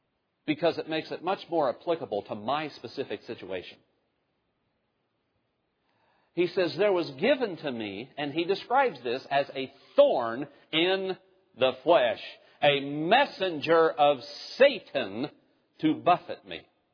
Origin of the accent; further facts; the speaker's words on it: Ohio, United States; now in Virginia, United States; My wife and I grew up in southeast Ohio. We came to Virginia in 2006.